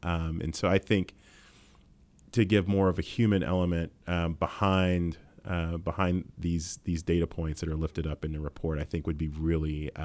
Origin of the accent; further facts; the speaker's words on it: Kansas, United States; Even as someone who was born and raised in Wyandotte County, I felt that way.